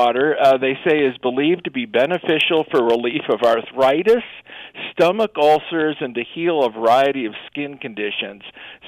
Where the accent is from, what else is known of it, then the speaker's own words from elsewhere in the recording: Chicago, Illinois, United States; when I was, of course, growing up in Chicago on the north side, North Shore of Chicago